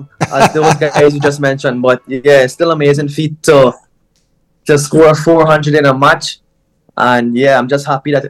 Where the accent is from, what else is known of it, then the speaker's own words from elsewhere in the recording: Georgetown, Demerara-Mahaica, Guyana; 21 years old, and I play for Demerara Cricket Club, and I'm from Campbellville in Georgetown.